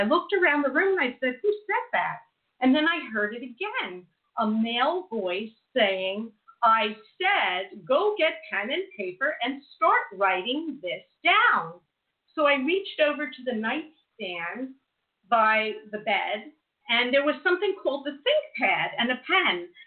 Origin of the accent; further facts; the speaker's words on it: New Jersey, United States; also born or lived in Brooklyn; I was born in Brooklyn, raised in New Jersey